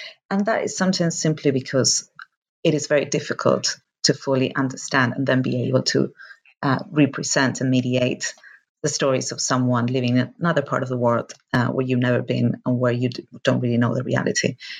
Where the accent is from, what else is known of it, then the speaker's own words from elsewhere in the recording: Argentina; moved away as an adult; I am from Argentina, and actually my current project is based in Argentina, but I've been living here for a long time